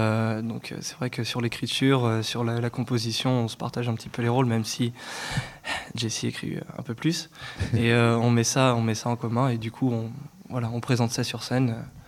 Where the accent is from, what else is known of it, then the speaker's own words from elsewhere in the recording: Voiron, Auvergne-Rhône-Alpes, France; On ne dit pas qu'on vient de Lyon ou de Grenoble, hein, comme c'est une grande ville qui est à côté, mais de Voiron, quoi.